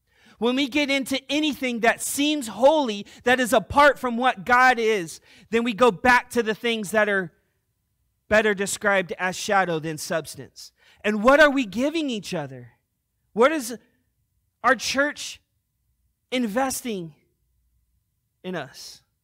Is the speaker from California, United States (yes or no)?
yes; Long Beach, California, United States; And in my growing up in Long Beach, I connected more with, you know, the hip-hop culture, right?